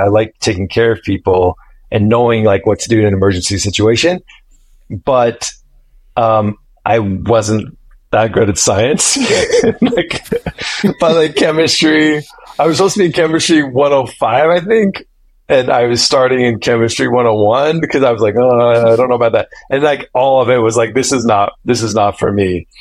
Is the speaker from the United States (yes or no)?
yes; Bountiful, Utah, United States; so I grew up in Bountiful Utah, and I was always very interested in storytelling.